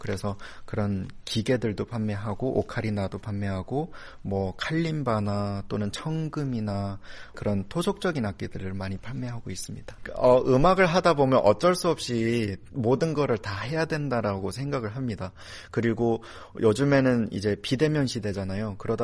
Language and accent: Korean; North Korea; now in South Korea; 제가 그 탈북민이고 새터민이다 보니까